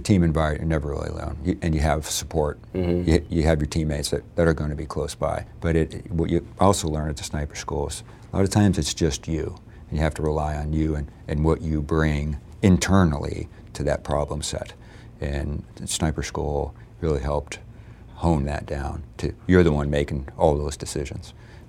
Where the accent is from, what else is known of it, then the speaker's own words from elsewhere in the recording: Northampton, Massachusetts, United States; I'm from Northampton, Massachusetts, mm-hmm. so Western Massachusetts. So as you can imagine, there wasn't a big presence of military there.